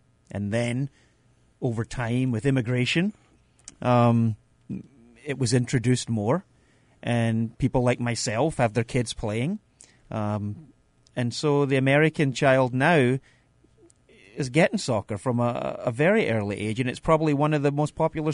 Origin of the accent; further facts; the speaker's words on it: Glasgow, Scotland, United Kingdom; moved away as an adult; now in United States; I'm originally from Glasgow, Scotland, played soccer my whole life at various levels, from youth to semi-professional. And then when I came to the United States